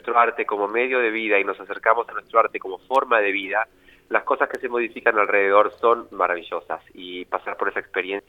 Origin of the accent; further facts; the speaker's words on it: Argentina; soy argentino por si no se dieron cuenta